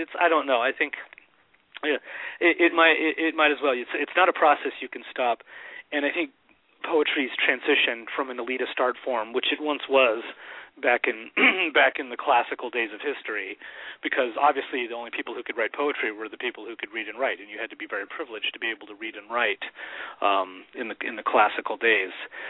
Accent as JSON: {"language": "English", "region": "California", "country": "United States", "tie": "born or raised there", "moved": "as an adult", "said": "It's a snapshot from my younger life, from when I was growing up in Humboldt County."}